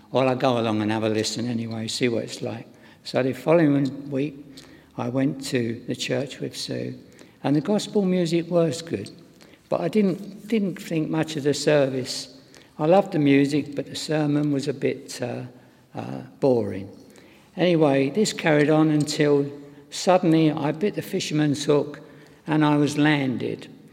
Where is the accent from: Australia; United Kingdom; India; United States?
United Kingdom; London; I was born and lived in South London, just off the old Kent Road.